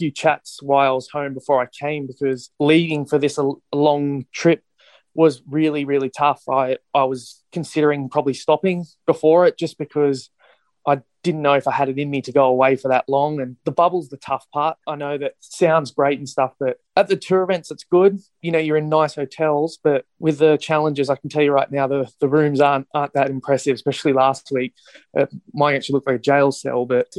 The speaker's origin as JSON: {"language": "English", "town": "Sydney", "region": "New South Wales", "country": "Australia", "said": "I'm from Sydney"}